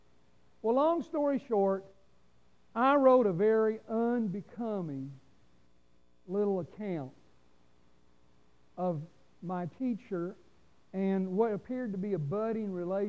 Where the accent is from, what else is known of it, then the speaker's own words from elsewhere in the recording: Louisville, Kentucky, United States; born there; But I was born in Louisville, Kentucky.